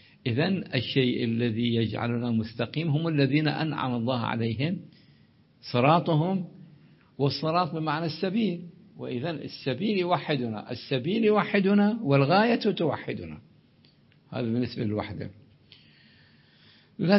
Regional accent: Iraq; وحتى قضيتي مو قضية بلدي العراق

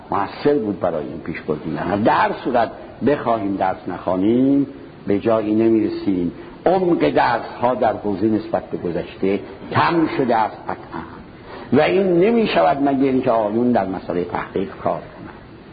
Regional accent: Shiraz, Fars, Iran; also born or lived in Qom; مرتب میرفتیم شهر خودم، رفتم شیراز

